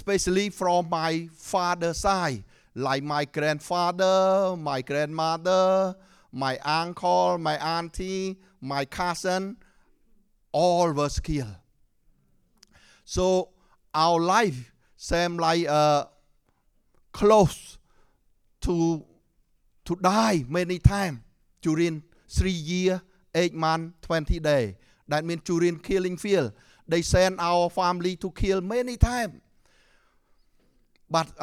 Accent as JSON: {"language": "English", "country": "Cambodia", "tie": "born there", "second_language": "English", "said": "Yes, I was born in Cambodia. I'm Cambodian, and maybe some of you don't know where Cambodia is."}